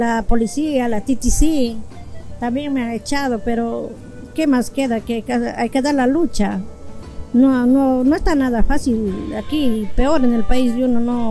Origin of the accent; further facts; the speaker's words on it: Molleturo, Azuay, Ecuador; now in Toronto, Canada; Pero soy de Ecuador, soy de Molleturo, de un pueblo pequeño que está por el lado del Cajas. Bueno, pues nada, yo aquí estoy 8 años, aquí en Toronto.